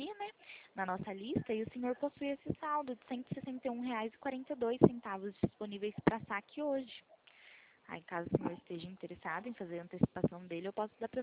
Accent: Porto Ferreira, São Paulo, Brazil; Eu sou de Porto Ferreira, né, interior de São Paulo.

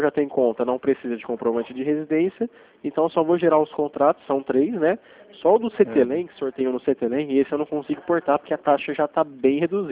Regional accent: Sertãozinho, São Paulo, Brazil; Eu moro em Sertãozinho, né? Sou do Sertãozinho.

